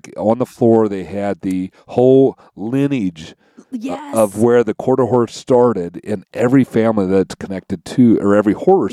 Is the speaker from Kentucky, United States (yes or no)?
yes; Kentucky, United States; I'm from Kentucky. You know, Kentucky's a big horse state, but I know nothing about horses.